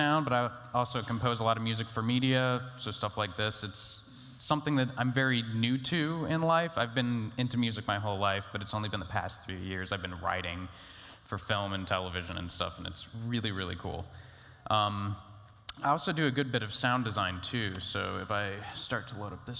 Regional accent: Provo, Utah, United States; born there; also born or lived in Indiana / New York / Ohio; Going way back, I was born in Provo, Utah. My family, very Mormon at the time. But throughout my life, we quickly moved between Indiana and upstate New York and Ohio and back again and around and stuff.

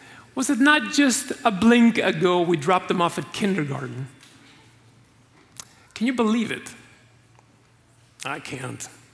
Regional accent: Puerto Rico; born there; also born or lived in Orlando, United States; Not Orlando. I lived in Orlando, okay. But I was born in Puerto Rico.

